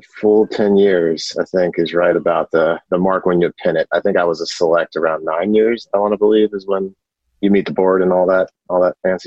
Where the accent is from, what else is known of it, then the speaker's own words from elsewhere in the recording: North Carolina, United States; So, grew up in North Carolina, and both my folks are actually enlisted Air Force